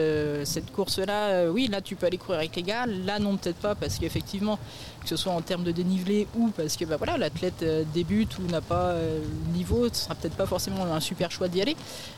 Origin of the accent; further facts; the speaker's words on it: France; le vélo est déjà plus développé que chez nous en France.